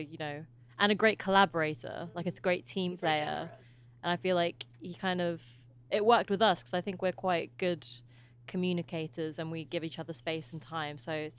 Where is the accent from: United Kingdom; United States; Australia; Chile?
United Kingdom; England; born there; first language Albanian; I think I it was my first language, actually. So because my parents and family came from Kosovo, escaped the the Yugoslavian War and moved to England when they were quite young, and I was born there